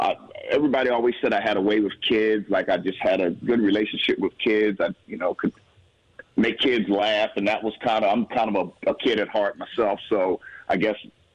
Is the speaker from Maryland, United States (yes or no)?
yes; Maryland, United States; Long story short, born and raised in Frederick County. Moved to Walkersville back in 1977.